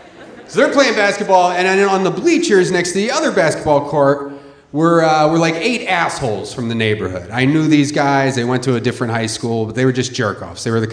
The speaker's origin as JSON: {"language": "English", "town": "Philadelphia", "region": "Pennsylvania", "country": "United States", "tie": "born or raised there", "said": "I grew up in Philadelphia, you know, weird kind of neighborhood. It's a weird city still."}